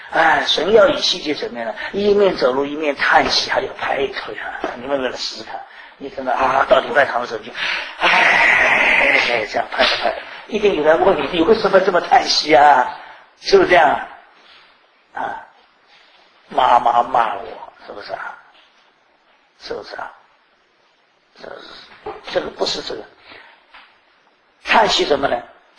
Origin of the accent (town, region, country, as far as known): China